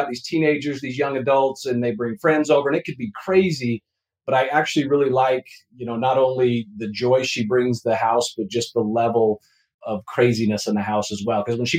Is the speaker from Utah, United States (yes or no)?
yes; Utah, United States; I didn't, you know, I grew up in Utah. We didn't have pest control.